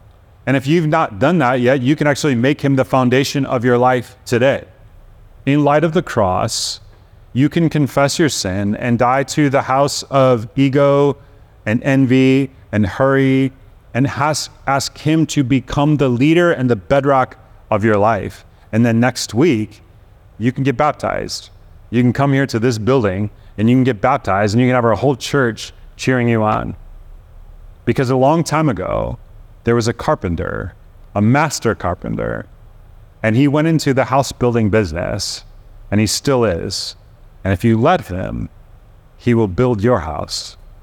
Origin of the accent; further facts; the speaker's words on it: Chicago, Illinois, United States; I grew up in the Midwest in Chicago, where tornadoes were quite common when I was a little kid, and so I didn't mind them very much. When I moved to California